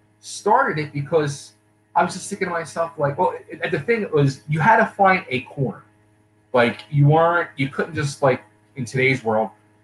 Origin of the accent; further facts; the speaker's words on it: Pennsylvania, United States; like when I was a young kid, 18, I owned a pizza shop. I'm from Philadelphia area.